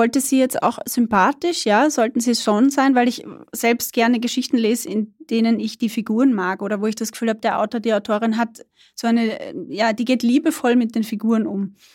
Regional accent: Burgenland, Austria; also bei uns im Burgenland ist es üblich, ich weiß nicht, ob es in anderen Bundesländern wird es wahrscheinlich auch so sein

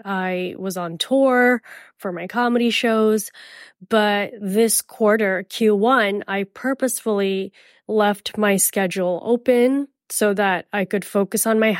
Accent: Indonesia; also born or lived in India / Miami; I'm from Miami, born in India, raised in Indonesia. I'm from tropical places like rainforest, sunshine, jungle, leaves, ocean, water, humidity.

